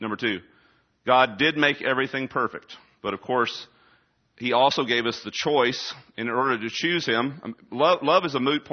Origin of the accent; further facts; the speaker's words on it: Texas, United States; even though I am from Texas.